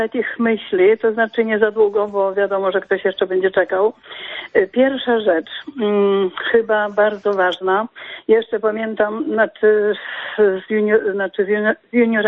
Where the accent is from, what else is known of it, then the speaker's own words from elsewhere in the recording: Podlaskie Voivodeship, Poland; Miałam iść na studia, bo jestem z Podlasia, miałam iść do Białegostoku na studia